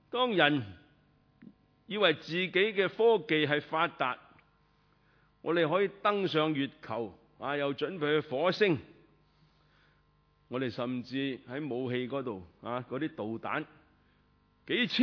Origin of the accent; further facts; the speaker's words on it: Hong Kong; 但是其实我们香港人很清楚